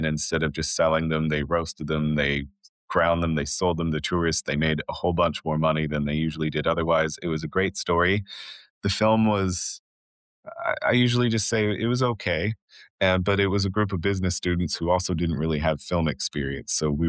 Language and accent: English; Oregon, United States; I was definitely determined to get away from my hometown. Oregon, I was not convinced that I would ever leave, which is probably what most people that grew up in Oregon would say.